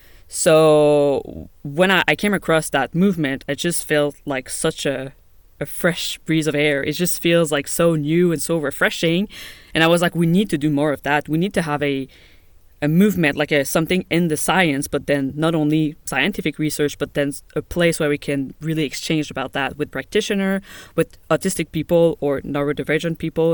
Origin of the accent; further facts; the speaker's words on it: Montreal, Quebec, Canada; Yeah, I grew up in Canada, in Montreal, Quebec.